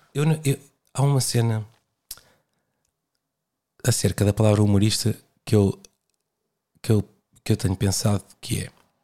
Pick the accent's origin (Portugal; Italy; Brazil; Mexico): Portugal; mas enquanto portugueses, a adotarmos a palavra humorista como definição.